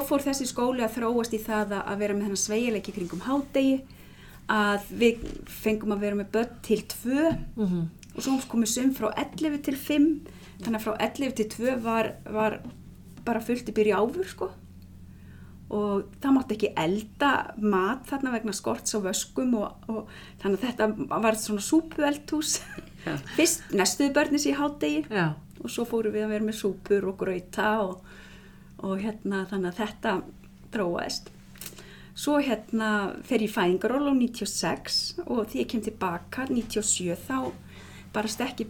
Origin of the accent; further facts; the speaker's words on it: Akureyri, Northeastern Region, Iceland; Ég starfaði alltaf á Akureyri sem minn heimabær.